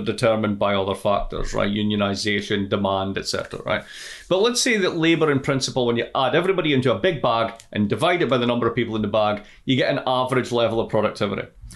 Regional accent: Scotland, United Kingdom; as a Scot, it's actually brought me to the point where I have to say that I'm finally come round to the idea that Scotland's future really has to be as an independent country.

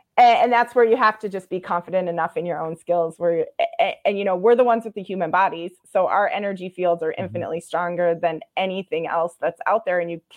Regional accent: Iowa, United States; I grew up in Iowa. I lived across the street from a cornfield when that movie came out.

